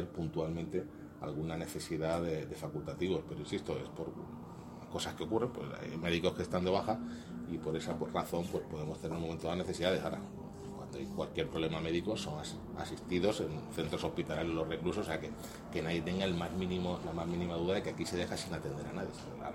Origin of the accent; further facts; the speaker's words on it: Region of Murcia, Spain; yo soy murciano, yo conozco perfectamente las necesidades que tiene la región de Murcia